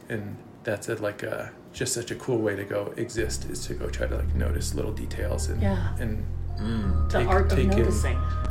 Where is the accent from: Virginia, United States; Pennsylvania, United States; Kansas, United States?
Virginia, United States; I moved a couple times growing up, but mostly in Virginia.